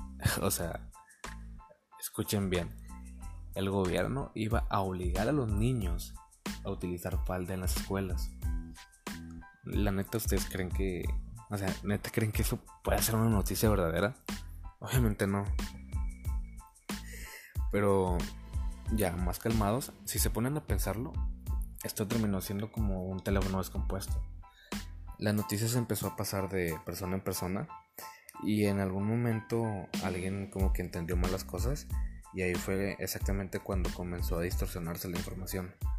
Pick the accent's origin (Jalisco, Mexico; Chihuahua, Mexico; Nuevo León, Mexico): Nuevo León, Mexico; Monterrey; Yo soy de aquí de Monterrey, Nuevo León, México.